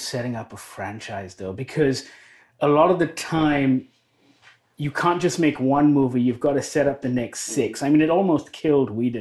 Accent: Malaysia; from Malaysia.

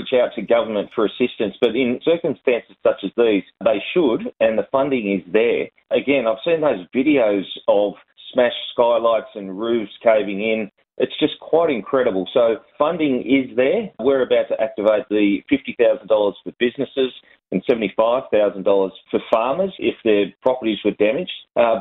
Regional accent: Kempsey, New South Wales, Australia; but certainly not growing up in Kempsey and not on the mid-north coast, I've never seen anything like that.

